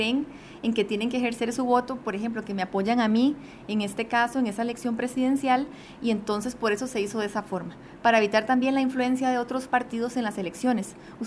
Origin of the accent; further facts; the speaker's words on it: Moravia, San José, Costa Rica; Sí, yo soy de Moravia, San José